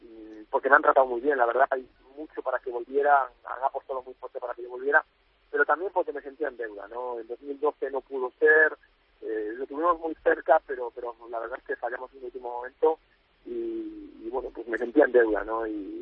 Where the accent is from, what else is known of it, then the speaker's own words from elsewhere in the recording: Spain; now in Asia; Aquí somos como un virus aquí en Asia, ¿no? Somos muchísimos españoles.